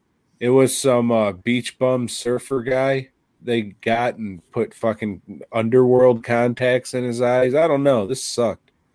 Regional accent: Chicago, Illinois, United States; I'm from the Chicagoland viewing area.

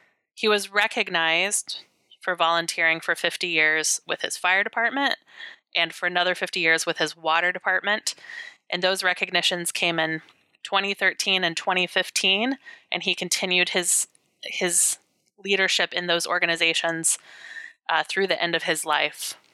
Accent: Terre Haute, Indiana, United States; This week, I interview Vicki Webb. Vicki and I grew up together in Terre Haute, Indiana. We met in junior high.

